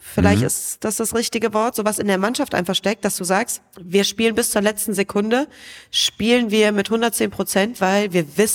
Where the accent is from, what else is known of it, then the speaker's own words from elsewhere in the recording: Cologne, North Rhine-Westphalia, Germany; Ich halte mich jetzt als Kölnerin standesgemäß nicht so viel in Leverkusen auf.